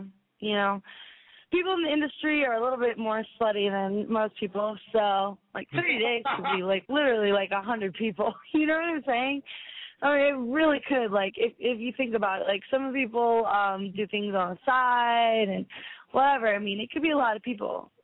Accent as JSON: {"language": "English", "region": "Kansas", "country": "United States", "said": "I'm from Kansas, so most of the guys I know there don't have jobs"}